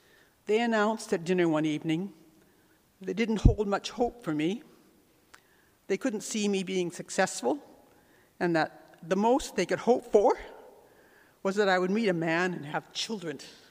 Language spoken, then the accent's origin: English; Canada; born there; I was born in Canada just after the World War II.